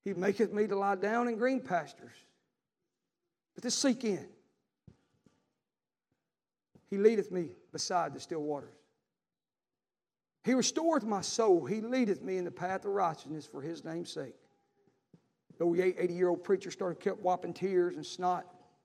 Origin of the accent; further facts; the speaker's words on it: Detroit, Michigan, United States; You can tell I'm from Detroit.